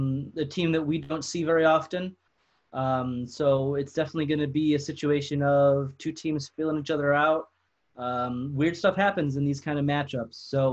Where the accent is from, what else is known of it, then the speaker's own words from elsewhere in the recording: Buffalo, New York, United States; since I was from Buffalo, that's why I'm a fan.